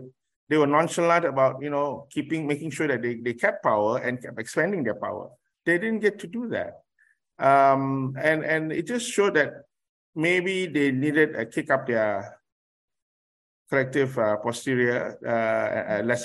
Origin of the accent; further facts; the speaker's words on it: Malaysia; I think as a nation, as peoples of a nation, we are quite united being Malaysian